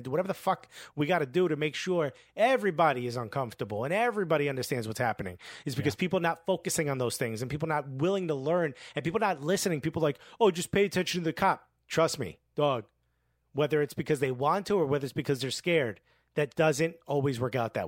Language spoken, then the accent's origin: English; Newark, New Jersey, United States; because I grew up with kids in Newark being like, yo, shit goes down at traffic stops.